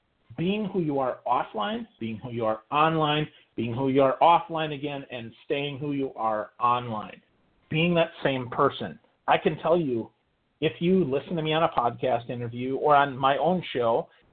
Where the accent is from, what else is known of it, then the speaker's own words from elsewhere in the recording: Crivitz, Wisconsin, United States; also born or lived in Milwaukee; I said, Wisconsin. He said, where? I said, well, I lived in Milwaukee. He said, no … where are you from in Wisconsin? And I said, well, a little town in northern Wisconsin. He said … what little town? And I said, Crivitz.